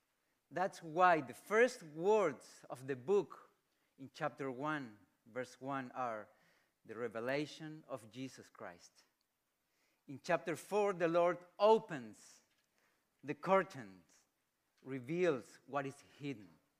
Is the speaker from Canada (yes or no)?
no; Chile; I'm from Chile. Four children, married. I'm an intern pastor in this church.